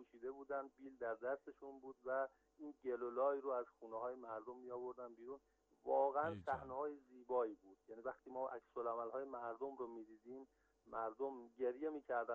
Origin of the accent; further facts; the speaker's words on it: Damghan, Semnan, Iran; بنده اصالتا اهل شهرستان دامغان، شهر امیریه، روستای فیروزآباد سرسر هستم.